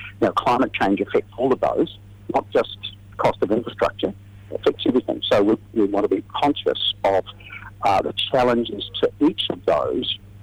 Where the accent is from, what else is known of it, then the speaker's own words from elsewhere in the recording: Dunedin, Otago, New Zealand; if you take my hometown of Dunedin, up till 2015, the last time we declared a civil defence emergency was in 1980.